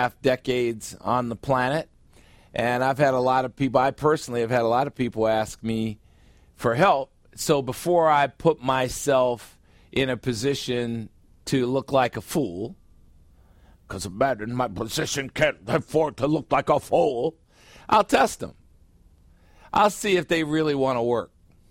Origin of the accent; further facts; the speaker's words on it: United States; When I go to China, I feel out of place because I'm an American.